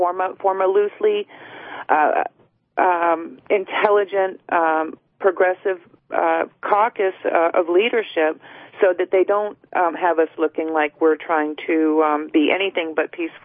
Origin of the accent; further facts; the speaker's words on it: Florida, United States; I'm from Florida, Central Florida, near the Village Idiots.